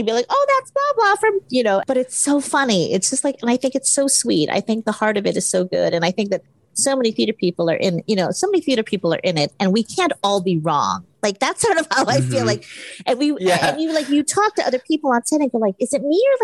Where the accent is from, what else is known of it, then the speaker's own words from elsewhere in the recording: Hawaii, United States; because I come from a very strong culture. I grew up in Hawaii, where Asians mm-hmm. are the majority.